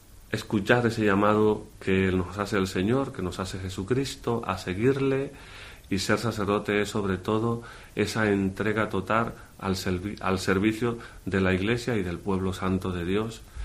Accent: Margarita, Nueva Esparta, Venezuela; También en mi pueblo, de donde soy, allá en Margarita

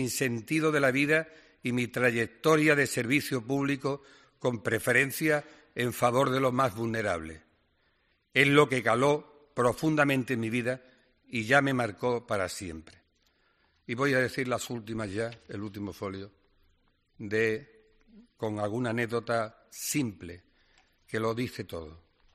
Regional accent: Medina Sidonia, Andalusia, Spain; also born or lived in Cádiz; En mi pueblo natal, Medina Sidonia, al que hoy le reitero mi cariño, nací en una familia de cuatro hermanos, adquirí mi primera experiencia de vivir en la sencillez y naturalidad de la vida de los pueblos

